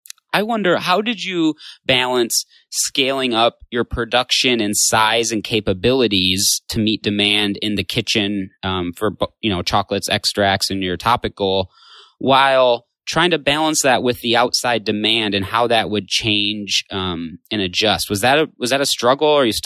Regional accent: Michigan, United States; I grew up in Michigan. A couple of our employees did as well. We got friends, family there

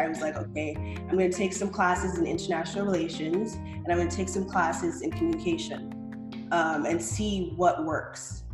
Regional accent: Connecticut, United States; I grew up in Connecticut. So I went to Haw High School in West Hartford, very suburban

